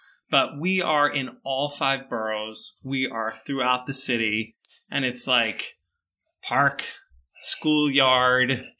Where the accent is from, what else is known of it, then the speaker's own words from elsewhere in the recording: United States; I'm totally an American. My dad's an immigrant from Italy